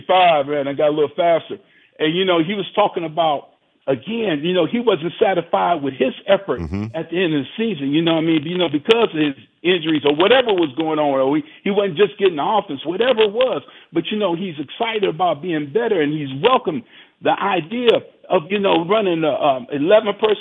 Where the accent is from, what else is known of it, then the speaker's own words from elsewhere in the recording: Oakland, California, United States; I was in Oakland during that time, man. So I was raised in Oakland.